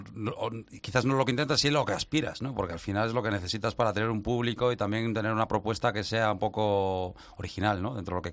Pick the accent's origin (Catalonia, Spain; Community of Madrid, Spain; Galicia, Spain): Galicia, Spain; O Grove; Yo de norte. Yo soy gallego. De Ogrove.